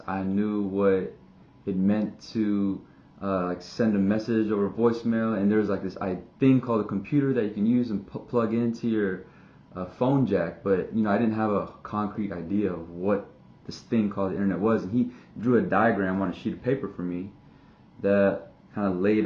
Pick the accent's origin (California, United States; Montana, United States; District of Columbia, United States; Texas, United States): Texas, United States; Missouri City; So I grew up in Missouri City, Texas. Same home, same neighborhood, same block all my life.